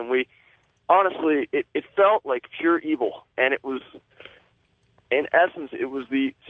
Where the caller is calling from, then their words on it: Cleveland, Ohio, United States; I'm calling from Cleveland, Ohio.